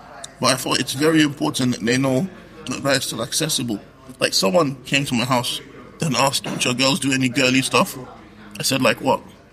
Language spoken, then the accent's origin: English; Kaduna, Kaduna State, Nigeria; From the north. Shout out to Kaduna. Anyway, I'm from northern Nigeria. And my people have a specific style of barbecue.